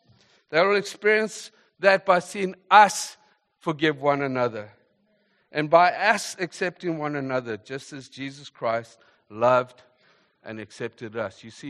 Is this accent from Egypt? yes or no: no; South Africa; I grew up in South Africa